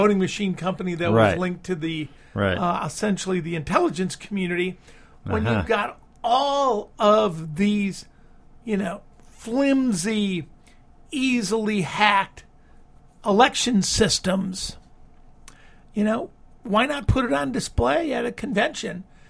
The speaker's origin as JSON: {"language": "English", "town": "Detroit", "region": "Michigan", "country": "United States", "said": "Of course, I was from Detroit originally, so I'll take either of them."}